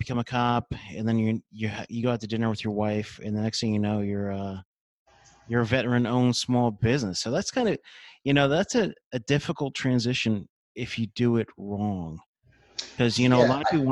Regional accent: New Jersey, United States; You know, growing up in Jersey, you know, I did as well. And I grew up northwest, up by the Pocono area.

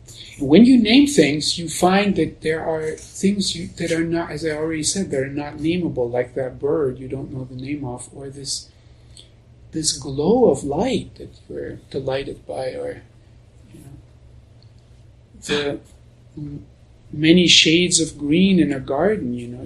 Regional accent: Colorado, United States; You live in Texas. I come from Colorado. It's like air is dry and it's not so hot.

